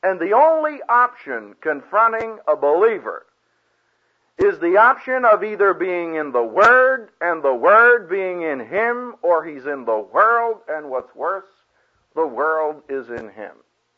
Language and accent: English; Philadelphia, Pennsylvania, United States; I was born and reared in Philadelphia, and we used to go to see the Philadelphia Athletics and Phillies play in Shibe Park